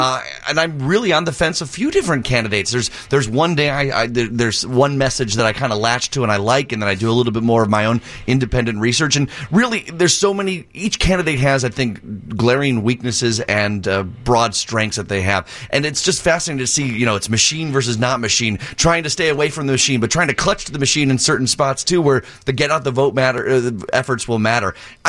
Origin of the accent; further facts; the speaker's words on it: Downers Grove, Illinois, United States; Well, I grew up in Downers Grove, went down to the University of Illinois at Urbana-Champaign.